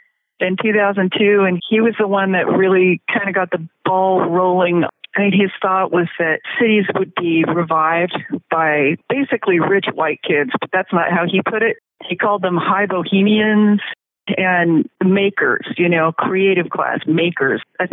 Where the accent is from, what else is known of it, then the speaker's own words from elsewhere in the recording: Portland, Oregon, United States; You know, I'm from Portland, Oregon, and Portland's undergone just whiplash change in the past 20 years or so